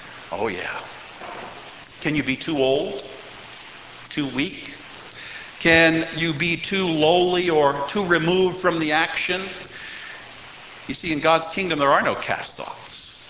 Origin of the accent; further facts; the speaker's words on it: Ireland; I don't just say this as an Irishman